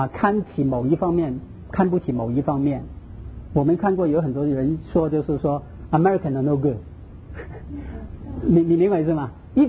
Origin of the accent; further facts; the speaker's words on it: China; now in United States; 很简单，我们就说我是中国人啊。如果人家再问你说哦呀其实我都是美国人，可是中国人是很清楚